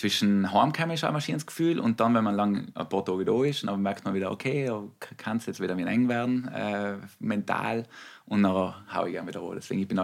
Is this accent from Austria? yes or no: no; Milland, Trentino-Alto Adige, Italy; Ich bin von Brixen gekommen. Ich bin ja in Milland aufgewachsen, aber meine Eltern hat, also meine Mama wohnt in Stufels mittlerweile und dementsprechend bin ich nicht direkt von Milland gekommen, aber von Brixen.